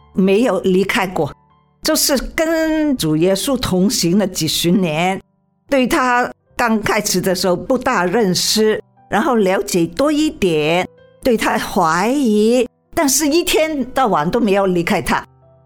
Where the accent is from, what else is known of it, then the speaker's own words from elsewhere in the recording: Hong Kong; 还有呢，我在香港长大的